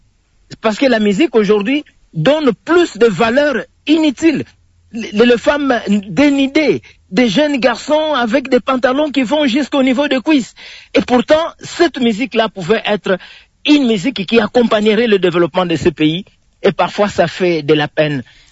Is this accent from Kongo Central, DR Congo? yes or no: yes; Kongo Central, DR Congo; En tout cas, moi, je suis du Congo central.